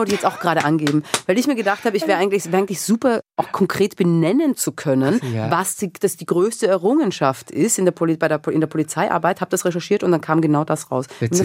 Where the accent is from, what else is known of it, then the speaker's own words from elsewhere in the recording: Breitenfurt, Lower Austria, Austria; Ich komme aus Breitenfurt und ich musste nach Wien reinfahren.